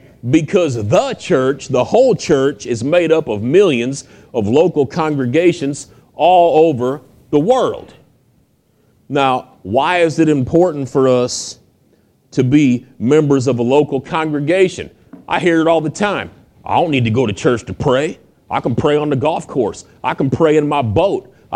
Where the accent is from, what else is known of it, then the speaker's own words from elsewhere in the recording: United States; I mean, I'm an American. I speak English.